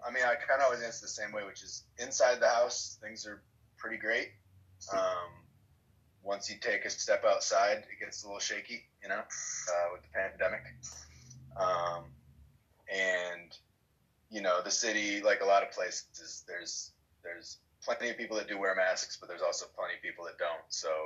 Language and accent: English; Wisconsin, United States; moved away as an adult; now in St. Louis, United States; No, I grew up in Wisconsin. Kind of the closest thing to being Canada without being Canada, so to speak. And then I came to St. Louis for college. So when I was 18.